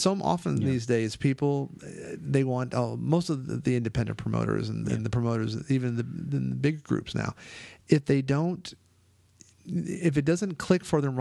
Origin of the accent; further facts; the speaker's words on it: Ireland; I'm Irish, and I'm sounding more Hispanic than you are.